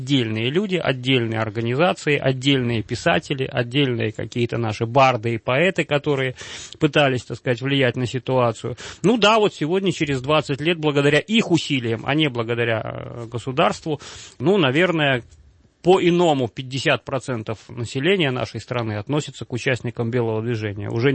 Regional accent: Saint Petersburg, Russia; сам я петербуржец

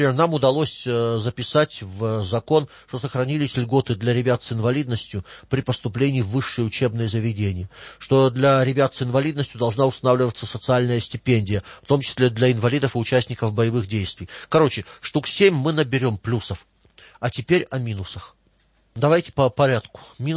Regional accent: Omsk, Omsk Oblast, Russia; Только что мне позвонили профсоюзные лидеры из города Омска, рассказывали, как плакала учительница в моем родном городе

